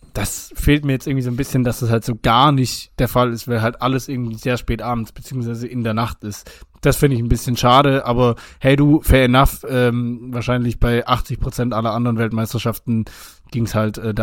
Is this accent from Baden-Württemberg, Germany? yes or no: yes; Ulm, Baden-Württemberg, Germany; Videos gesehen habe aus meiner Heimatstadt Ulm, wo es tatsächlich in der Stadtmitte ein Autokorso gab